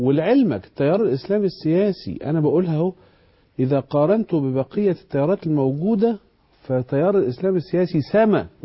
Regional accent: Egypt; احنا مصريين،

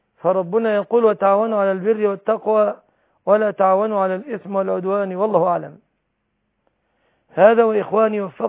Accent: Egypt

